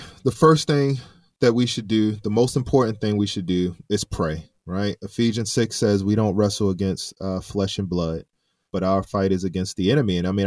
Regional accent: Baltimore, Maryland, United States; now in St. Louis, United States; I grew up in Baltimore, Maryland. I went to a church that was very large, and it was like 100% African-American.

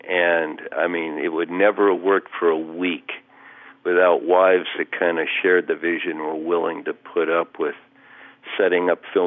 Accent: Chula Vista, California, United States; also born or lived in San Diego; Yeah, I'm as California as you can get. I was born in San Diego and grew up there, and that's about, actually, Chula Vista, which is even farther south than San Diego

